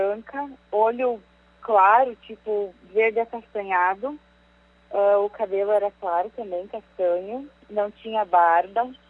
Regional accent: Curitiba, Paraná, Brazil; now in Camargo, Brazil; Não, eu sou de Curitiba.

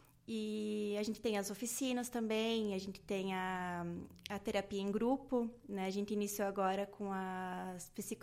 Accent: Lagoa Vermelha, Rio Grande do Sul, Brazil; Sim, eu sou de Lagoa Vermelha, né? Mas eu morei muito tempo fora, e então voltei o ano passado para cá

